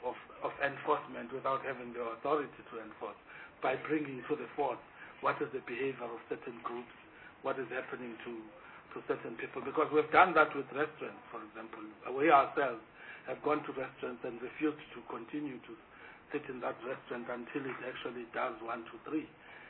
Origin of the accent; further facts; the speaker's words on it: South Africa; I mean, as a South African, you get into any other country now that still has the kind of environment of tobacco that we don't have.